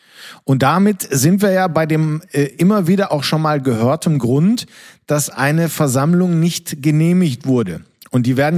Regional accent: Netherlands; ich bin Niederländer

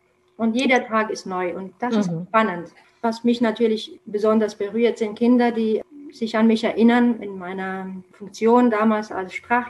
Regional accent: Romania; German is a second language; moved away as an adult; now in Saarbrücken, Germany

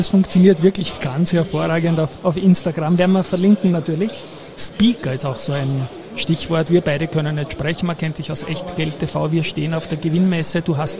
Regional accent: Austria; Und ich habe als Österreicher natürlich noch die Frage

